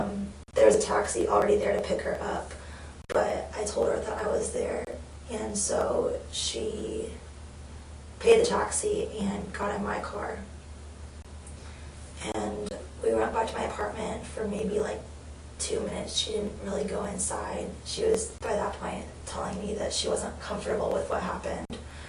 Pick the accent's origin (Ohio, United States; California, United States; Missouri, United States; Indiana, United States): Missouri, United States; St. Louis; I'm originally from St. Louis.